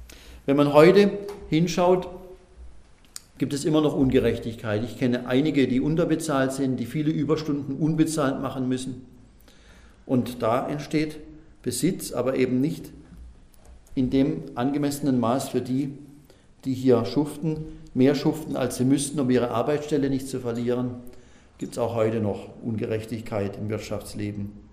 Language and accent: German; Pforzheim, Baden-Württemberg, Germany; Das größte Gebäude in meiner Heimatstadt Pforzheim